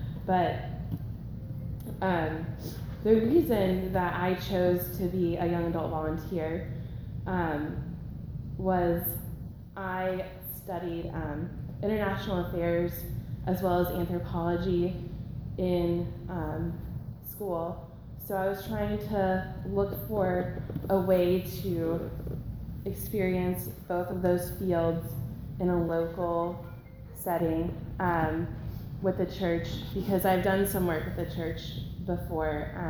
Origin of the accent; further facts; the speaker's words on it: Atlanta, Georgia, United States; I am from Atlanta, Georgia.